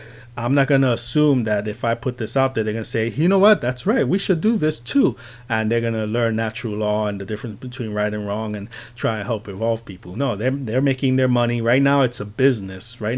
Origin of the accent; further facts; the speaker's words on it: Phoenix, Arizona, United States; from Phoenix, and this was the first part of the Truth Mind Reality series.